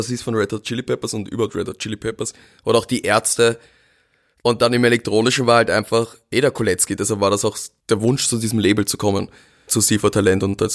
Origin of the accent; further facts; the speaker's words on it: Austria; Dann komme ich aus Österreich.